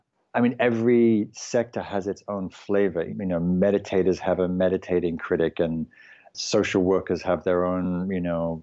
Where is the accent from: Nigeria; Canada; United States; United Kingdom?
United Kingdom; because I'm English